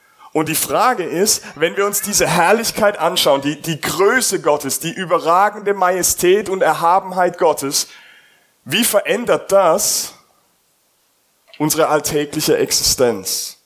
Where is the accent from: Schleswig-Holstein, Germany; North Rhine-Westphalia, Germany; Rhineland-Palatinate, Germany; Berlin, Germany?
Rhineland-Palatinate, Germany; Landau; Rheinland-Pfalz, südliche Weinstraße, das ist die Weinregion Deutschlands.